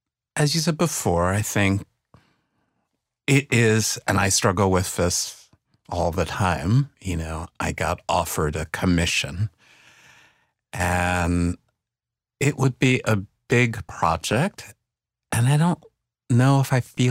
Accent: New York City, New York, United States; It's like, because I grew up in the South Bronx. How scary could Fort Greene be?

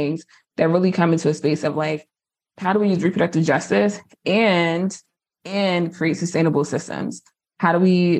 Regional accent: New Jersey, United States; I'm from Jersey. My mouth doesn't move that way.

